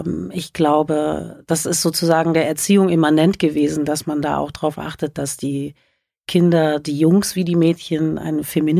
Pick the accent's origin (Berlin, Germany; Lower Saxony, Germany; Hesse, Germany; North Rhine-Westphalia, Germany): Berlin, Germany; Wir sind ja aus Berlin, wie gesagt